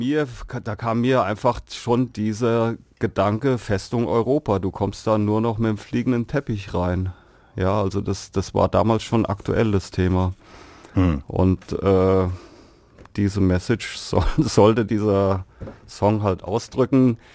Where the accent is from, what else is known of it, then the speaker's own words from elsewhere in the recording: Canada; Also ich bin ja Kanadier